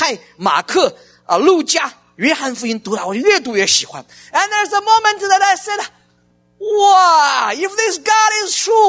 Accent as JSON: {"language": "English", "region": "Shanghai", "country": "China", "second_language": "English", "moved": "as an adult", "said": "The first day, I'm so excited. I come from Shanghai. How about you? I'm practicing my English."}